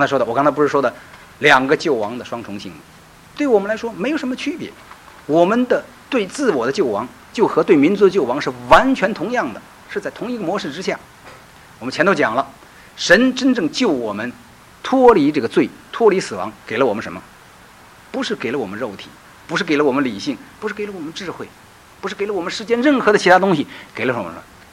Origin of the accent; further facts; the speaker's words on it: China; 我作为一个中国人，我特别希望中国强大。